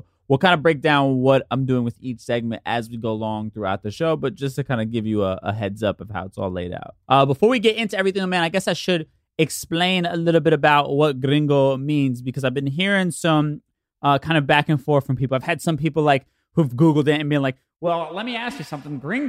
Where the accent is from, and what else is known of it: United States; born there